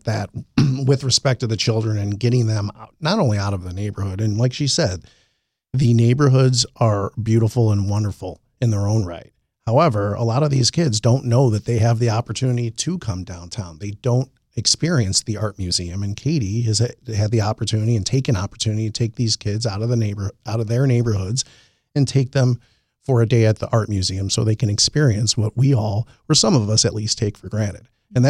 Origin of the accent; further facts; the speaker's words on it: Elmhurst, Illinois, United States; I grew up in Elmhurst. I loved it.